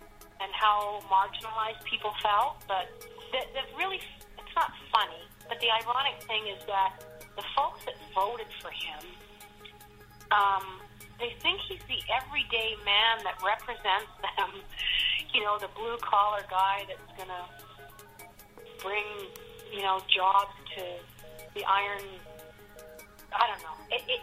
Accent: Canada; You know, I'm not American. I'm a Canadian.

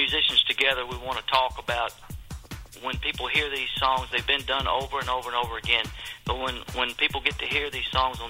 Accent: Virginia, United States; talking about my life growing up in Virginia, about my mother and my father, which are gone on now

